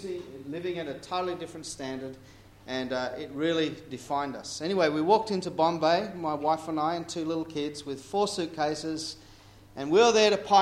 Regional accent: Papua New Guinea; I grew up in Papua New Guinea. Mum and dad were missionaries.

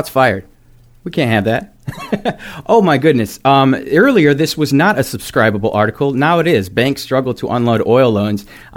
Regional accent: Michigan, United States; Now, a little backstory on me. I come from Michigan.

